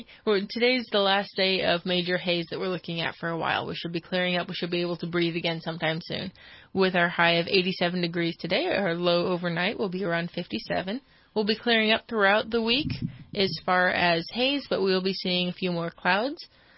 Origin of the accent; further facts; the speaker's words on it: Redding, California, United States; Well, for starters, I grew up here in Reading. Graduated from Shasta High School.